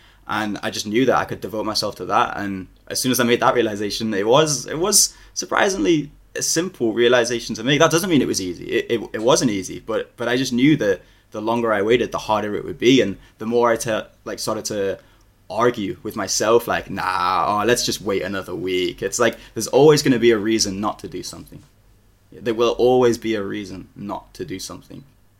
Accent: Liverpool, North West England, United Kingdom; also born or lived in Birmingham; yeah, I'm from Liverpool, born and raised. I did live in Birmingham for a while.

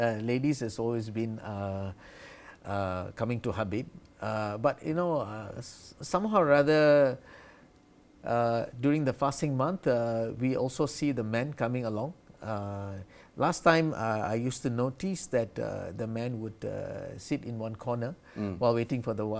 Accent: Malaysia; we are really, really proud to be Malaysian and as a Malaysian brand.

